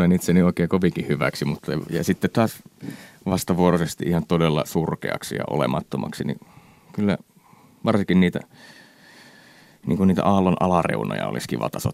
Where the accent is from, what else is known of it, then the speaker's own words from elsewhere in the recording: Imatra, South Karelia, Finland; Mä oon syntynyt vuonna 79 Imatralla.